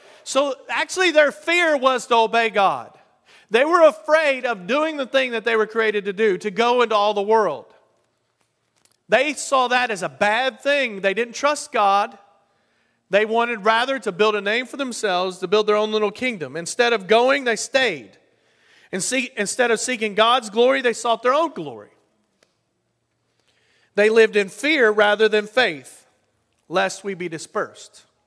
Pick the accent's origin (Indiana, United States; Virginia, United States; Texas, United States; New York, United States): New York, United States; I'm from New York, you know?